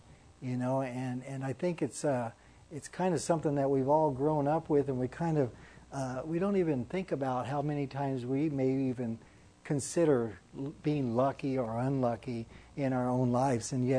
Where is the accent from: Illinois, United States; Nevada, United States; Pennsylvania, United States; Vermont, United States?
Nevada, United States; Las Vegas; You know, I grew up in Vegas, so I figured out early on that you know, those big buildings down there